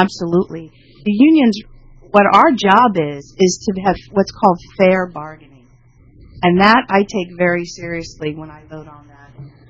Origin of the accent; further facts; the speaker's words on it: Massachusetts, United States; My kids are named Jackie and John, and I come from Massachusetts.